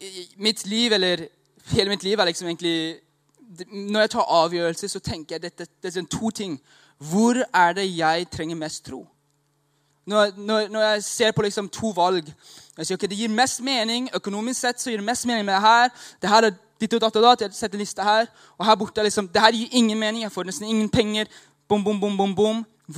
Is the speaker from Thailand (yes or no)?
yes; Thailand; now in Norway; Jeg har vokst opp I Thailand.